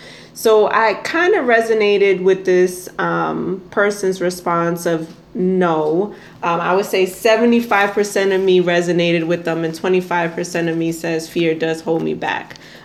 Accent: New York, United States; now in West Coast, United States; born and raised in New York, and then moving across the country to the West Coast.

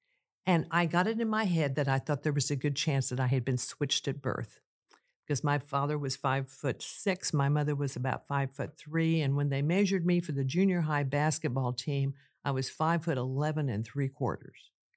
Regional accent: Missouri, United States; also born or lived in Lebanon, Missouri; When I was born up in Lebanon, Missouri, when my dad was in the Army, and I was born in October of 1945. He got out of the Army in November of 1945, and we moved up to Monroe County, Missouri, which is in the northeastern part of the state.

